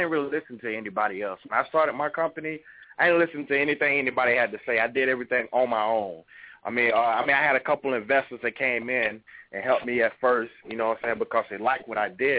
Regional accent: Florida, United States; I started out of Florida, so you know I'm actually from Florida.

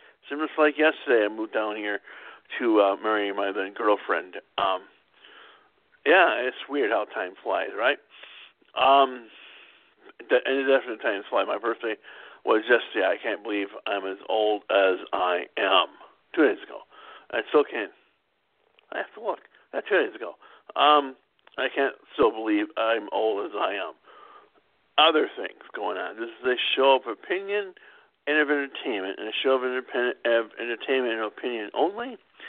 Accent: Madison, Wisconsin, United States; I mean, I grew up in Madison during the time frame of the ending of the MAB in Milwaukee.

